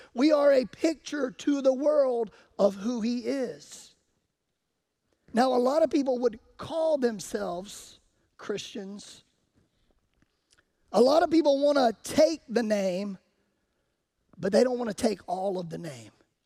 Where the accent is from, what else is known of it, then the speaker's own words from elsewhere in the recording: Sumter, South Carolina, United States; Now, y'all, I'm from Sumter, South Carolina. I've seen a lot of fights in my day.